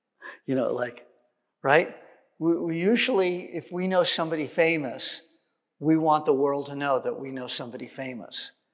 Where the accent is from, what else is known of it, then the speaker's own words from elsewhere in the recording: California, United States; moved away; now Alexander grew up here, but I didn't. I grew up in California. So when I came here 24 years ago